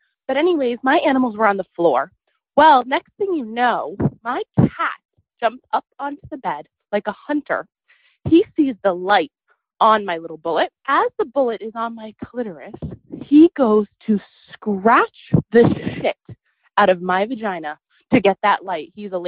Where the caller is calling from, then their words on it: New York, United States; By the way, I'm … from New York.